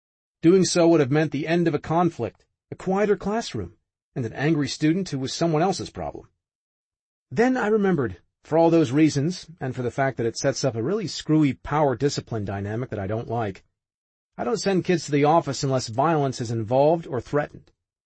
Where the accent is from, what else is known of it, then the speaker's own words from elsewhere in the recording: Midwest, United States; I'm from the Midwest, where we say sorry for asking for water at restaurants